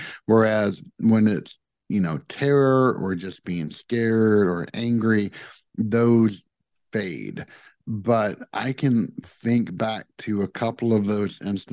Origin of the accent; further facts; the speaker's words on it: Tennessee, United States; The other was the house I grew up in Tennessee. It's over 200 years old.